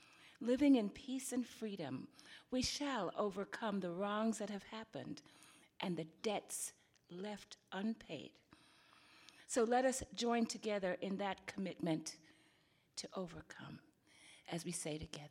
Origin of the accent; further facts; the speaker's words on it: Jamaica; I finally understood, as a Jamaican, some of the little interpersonal stuff with people who looked just like me.